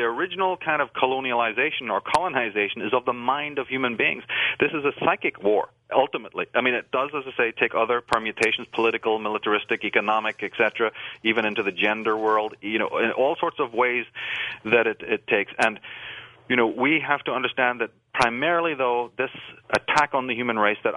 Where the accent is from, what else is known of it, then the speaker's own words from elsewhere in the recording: Ireland; You know, I grew up in Ireland